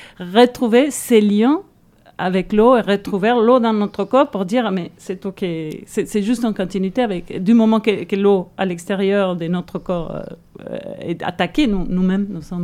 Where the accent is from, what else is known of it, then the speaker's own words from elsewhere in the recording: Argentina; accent: Spanish-speaking; Pardon, mon accent hispanophone, hein, je viens d'Argentine, je ne l'ai pas dit.